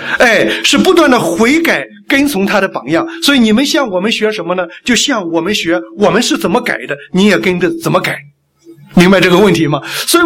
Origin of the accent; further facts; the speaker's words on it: China; now in Australia; 当时我是基本上是流着泪，来成为澳洲公民的。我知道从那一刻开始我不再是中国人了，我是一个澳洲人。